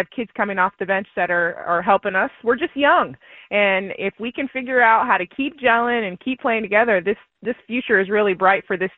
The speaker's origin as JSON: {"language": "English", "town": "San Diego", "region": "California", "country": "United States", "tie": "born or raised there", "said": "growing up in East County and being a San Diegan as well"}